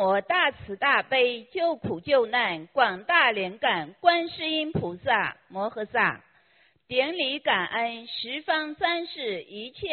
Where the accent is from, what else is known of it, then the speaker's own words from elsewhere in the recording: Beijing, China; 我是来自北京的佛友